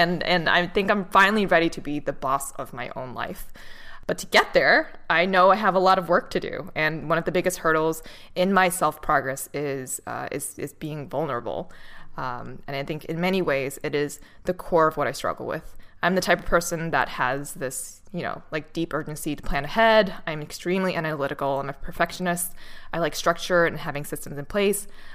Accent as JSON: {"language": "English", "town": "Boston", "region": "Massachusetts", "country": "United States", "said": "I'm from Boston. Nice to meet you all."}